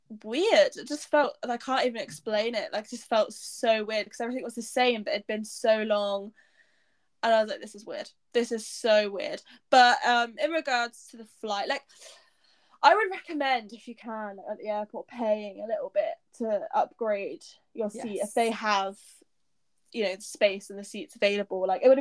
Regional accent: South East England, United Kingdom; And then I had a 2-hour drive to my hometown in the south of England.

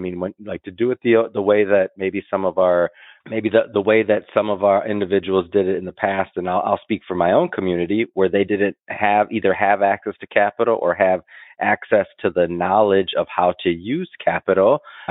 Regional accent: Detroit, Michigan, United States; growing up in Detroit, you know, Southwest side, I mean, Detroit, and, you know, Cass Tech, and went to Michigan State.

